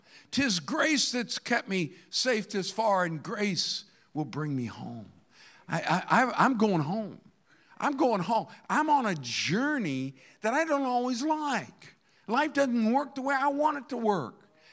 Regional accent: United States; He didn't like me because I was from America.

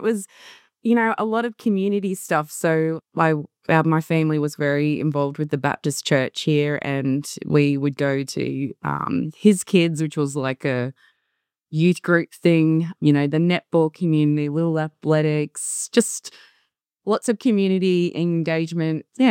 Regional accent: Singleton, New South Wales, Australia; I loved growing up in Singleton.

